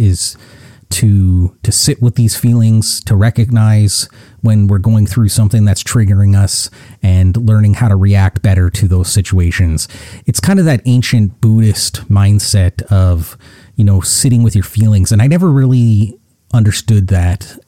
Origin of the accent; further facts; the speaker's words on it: the South, United States; I feel like growing up in the South, maybe this is just a stereotype